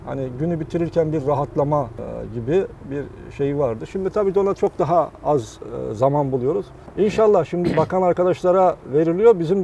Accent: Mediterranean Region, Turkey; Ben tipik bir Akdenizliyim. Yani bir Akdenizli'nin hangi özellikleri varsa o bende var.

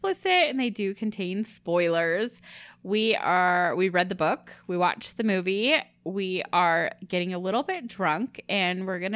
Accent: Portland, Oregon, United States; And, okay, so growing up, I grew up in Portland, Oregon. You prepare for earthquakes.

